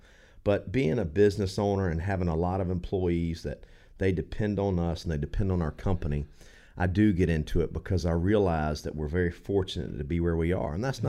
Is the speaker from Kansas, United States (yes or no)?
no; Monticello, Florida, United States; I'm from Monticello. I've been there most of my life. I can't say all my life because I'm not dead yet.